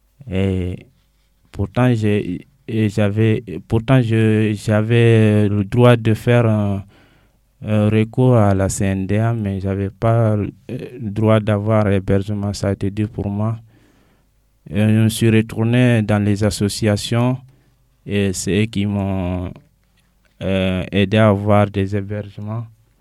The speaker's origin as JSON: {"language": "French", "country": "Guinea", "second_language": "French", "moved": "yes", "lives_now": "Grenoble, France", "said": "Je suis originaire de la Guinée-Conakry. Je suis venu en France novembre 2012."}